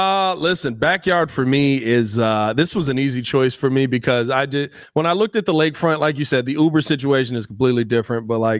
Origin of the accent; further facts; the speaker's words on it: North Chicago, Illinois, United States; First off, Lake County kid. I grew up in North Chicago, so next door to Waukegan.